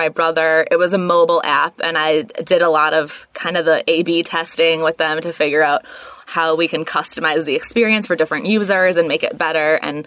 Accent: Chicago, Illinois, United States; So I'm born and raised in Chicago.

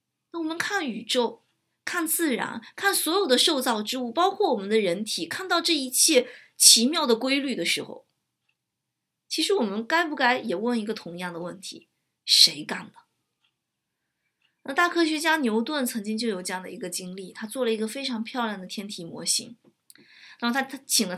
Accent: China; 我们作为中国人，一开始也是无神论的教育，

